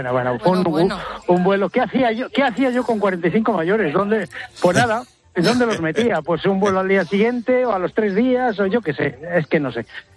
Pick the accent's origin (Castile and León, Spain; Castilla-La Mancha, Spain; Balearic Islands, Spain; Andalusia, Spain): Castile and León, Spain; Zamora; yo soy de Zamora